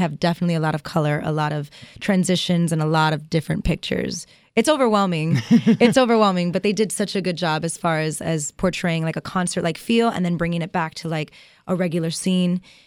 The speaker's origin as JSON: {"language": "English", "town": "Miami", "region": "Florida", "country": "United States", "tie": "born or raised there", "said": "She is from the same neighborhood where I grew up in Miami. We're both Cuban American."}